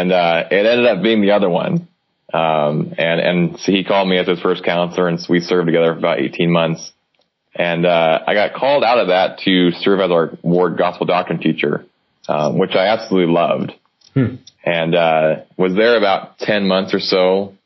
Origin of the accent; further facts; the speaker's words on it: Oregon, United States; I live in Salem, Oregon. I live in the same state I grew up in.